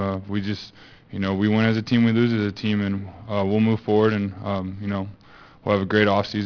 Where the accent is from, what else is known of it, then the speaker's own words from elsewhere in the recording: Texas, United States; I was excited just to be in my home state, real close to where I grew up